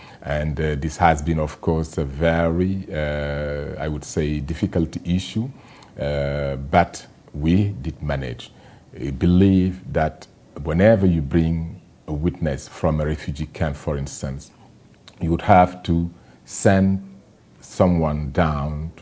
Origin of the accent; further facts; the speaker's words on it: Dakar, Senegal; born there; English is a second language; I was born in Dakar, the capital of Senegal, which is a French-speaking country.